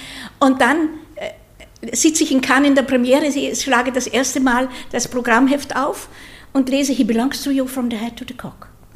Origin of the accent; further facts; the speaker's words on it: Mettmach, Upper Austria, Austria; dass er Mettmach kennt, wo ich herkomme